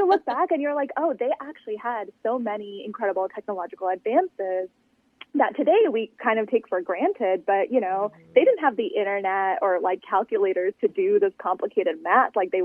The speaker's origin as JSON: {"language": "English", "region": "California", "country": "United States", "tie": "born or raised there", "said": "I was really aware of the fact that I'm Indian American. And, you know, I've spent most of my life in California, which is where I grew up."}